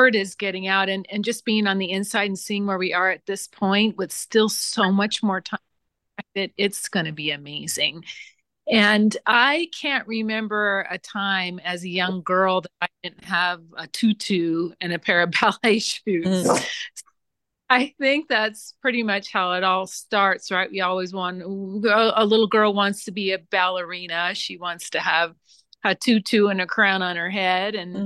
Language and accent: English; Las Vegas, Nevada, United States; I grew up in Las Vegas, and we had programs here where you could actually get a lot of your credits out of the way before your senior year